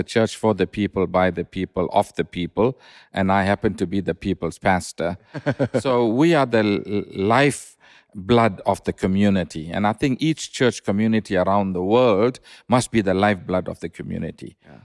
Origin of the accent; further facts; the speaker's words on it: KwaZulu-Natal, South Africa; But I have no formal ties, no family in India, but I'm a South African.